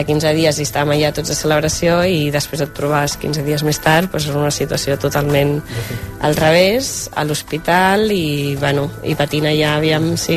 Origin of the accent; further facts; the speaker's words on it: Barcelona, Catalonia, Spain; els dos som de Barcelona, el Roger de la Verneda, jo d'aquí de Gràcia, de tota la vida